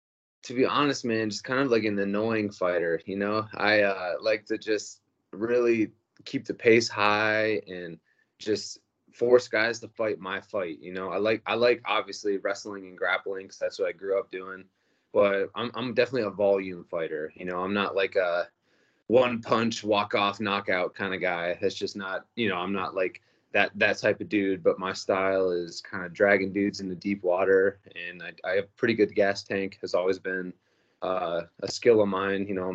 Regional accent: Jefferson, Ohio, United States; But born and raised in Northeast Ohio and grew up my whole life wrestling since I was a little kid, you know, and obviously in Ohio, not much else to do out there, man.

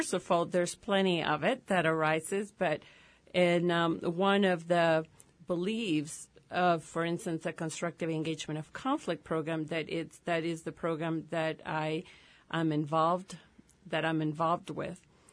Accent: El Salvador; I grew up in El Salvador with friends who were ethnically white, but culturally Salvadorian, you know, or culturally Latino.

